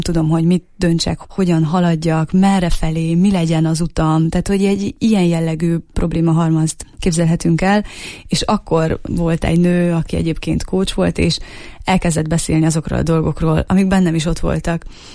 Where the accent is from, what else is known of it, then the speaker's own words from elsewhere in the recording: Transylvania, Romania; Nagyon fontos hangsúlyoznom, hogy én Erdélyből származom, és túravezetéssel foglalkoztam